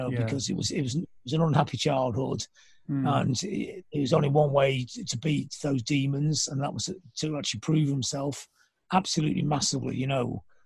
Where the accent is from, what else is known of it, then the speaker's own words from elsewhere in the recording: Blackpool, North West England, United Kingdom; Pete was the first person I got to know in Manchester when I came over from Blackpool and stuff.